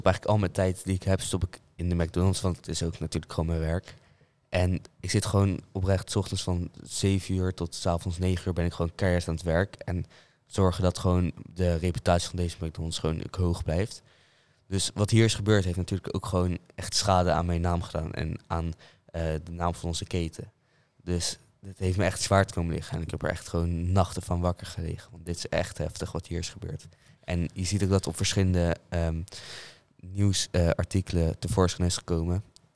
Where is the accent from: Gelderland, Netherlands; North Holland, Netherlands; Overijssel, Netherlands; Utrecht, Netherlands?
Utrecht, Netherlands; ik ben 34 jaar oud. Ik kom uit Utrecht en ik werk nu als baas bij de McDonald's hier op Beneden.